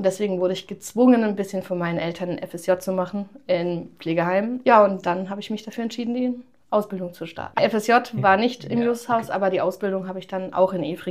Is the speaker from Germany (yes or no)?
yes; Germany; Ich komme ursprünglich aus Merck, das ist ein kleines Dorf an Wein am Rhein, wohne aber zwischenzeitlich jetzt in Evrinkirch.